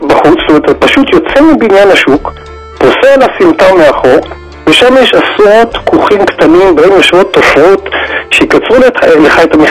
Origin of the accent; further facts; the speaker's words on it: Tel Aviv, Tel Aviv District, Israel; אני מתל אביב מכיר את שוק הכרמל